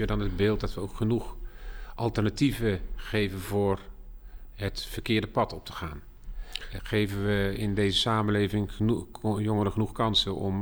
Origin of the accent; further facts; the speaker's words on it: North Brabant, Netherlands; Ik kom uit Brabant. En in Brabant was altijd het idee van, dat is iets van Brabant, maar in de rest van het land valt het wel mee.